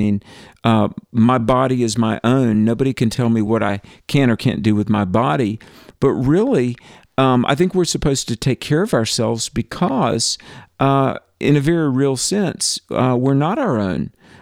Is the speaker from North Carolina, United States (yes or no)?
yes; North Carolina, United States; You know, in my home state of Western North Carolina, there are a lot of mountains, and oftentimes a lot of these mountains are owned by families.